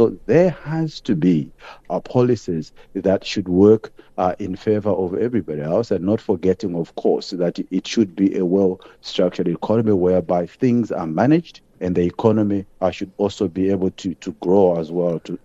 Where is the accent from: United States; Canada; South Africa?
South Africa; we as South African consumers, we've been through a lot